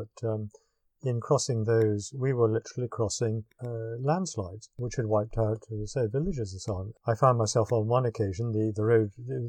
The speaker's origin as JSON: {"language": "English", "country": "United Kingdom", "said": "But I am British."}